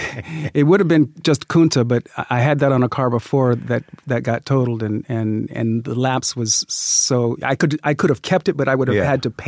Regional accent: Sacramento, California, United States; I'm a kid from Sacramento, California.

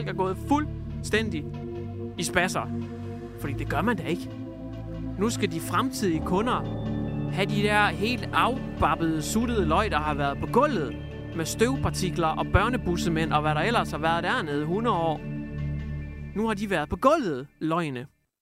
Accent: Hjørring, North Denmark Region, Denmark; Jeg har levet med det i lang tid i Hjørring, hvor jeg kommer fra. Nordegnen. Det er ligesom LOLUC, bare mere nordpå, ikke? Ikke 8210, det er 8800, ikke? 8800, Nordjyllands røvhul. Det er der, jeg er fra.

